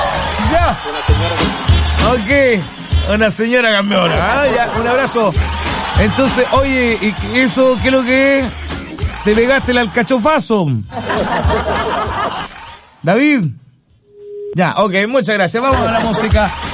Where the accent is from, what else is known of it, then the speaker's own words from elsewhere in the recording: Chile; como buen chileno, uno de repente se pega sus caídas también.